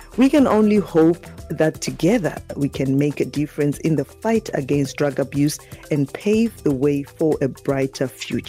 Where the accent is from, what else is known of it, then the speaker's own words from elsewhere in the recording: Zimbabwe; You know, I grew up in Zimbabwe. I lived in Zimbabwe. We are all Zimbabweans here.